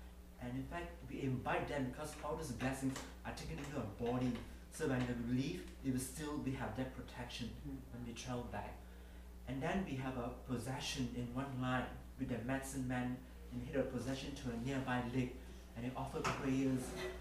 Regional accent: Toronto, Ontario, Canada; So I'm from Toronto

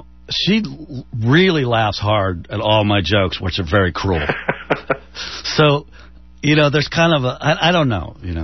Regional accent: St. Louis, Missouri, United States; we're from St. Louis in the Midwest

